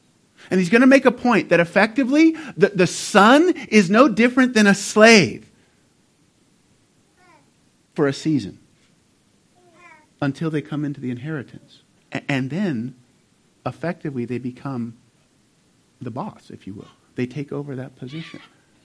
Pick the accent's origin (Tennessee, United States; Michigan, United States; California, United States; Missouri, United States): California, United States; I grew up in the South Bay, south of San Francisco, an area that's known as Silicon Valley.